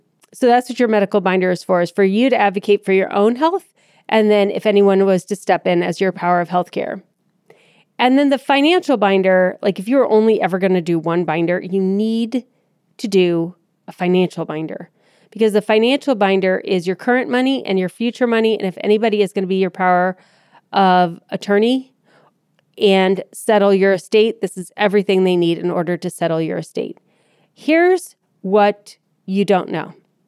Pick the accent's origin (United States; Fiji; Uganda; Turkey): United States; Akron, Ohio; So I got a call the other day from someone in my hometown of Akron.